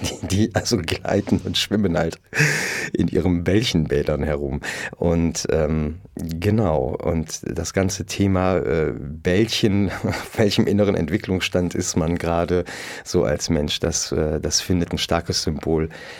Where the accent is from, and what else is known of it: Mönchengladbach, North Rhine-Westphalia, Germany; now in Cologne, Germany